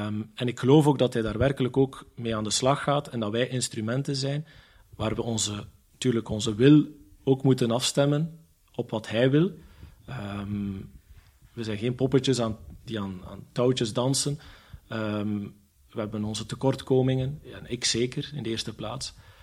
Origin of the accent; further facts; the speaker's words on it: Sint-Maria-Oudenhove, East Flanders, Belgium; also born or lived in Zottegem; En laat dat nu net mijn geboortestad zijn, in de kerk. Het was niet mijn parochiekerk, want ik was van een dorp. Sint Maria Oudenhoven, Sint Maria, gehoort het al.